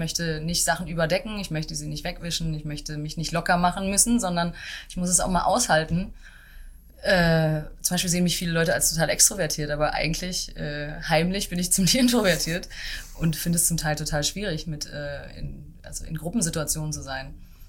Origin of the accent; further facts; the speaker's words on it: Dortmund, North Rhine-Westphalia, Germany; Ich komme aus Dortmund und habe da auch bis zum Ende der Schule quasi bin ich da aufgewachsen.